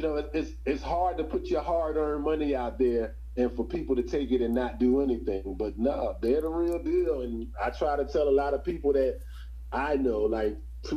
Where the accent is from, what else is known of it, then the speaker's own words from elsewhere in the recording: Philadelphia, Pennsylvania, United States; now in Phenix City, United States; Because, like, I'm from Philly, but I live in Phoenix City, Alabama, which is right next door to Columbus, Georgia.